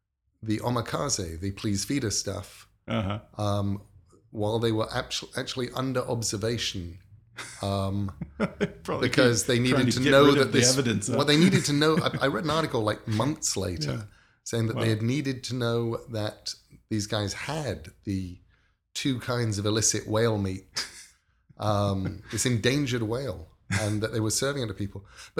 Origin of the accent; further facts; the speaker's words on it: England, United Kingdom; Michael and I, because we're English